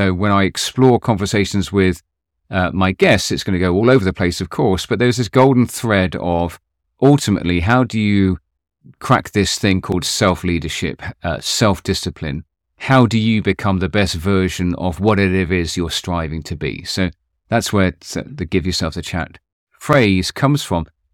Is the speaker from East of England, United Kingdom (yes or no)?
yes; East of England, United Kingdom; So growing up in Hertfordshire here in the UK, I was always playing sport.